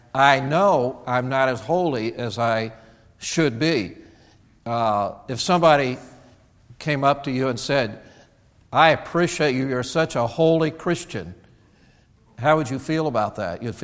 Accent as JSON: {"language": "English", "region": "Indiana", "country": "United States", "tie": "born or raised there", "said": "Somehow I feel like I'm from Indiana. I grew up there. That's my home."}